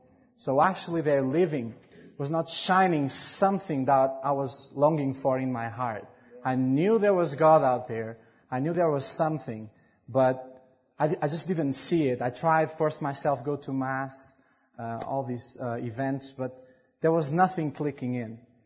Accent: Portugal; English is a second language; I'm European. … I'm from Portugal. Portugal is a country just by Spain.

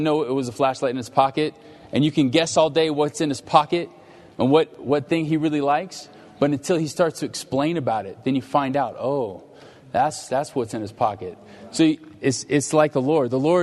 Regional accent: Long Beach, California, United States; I'm from Long Beach.

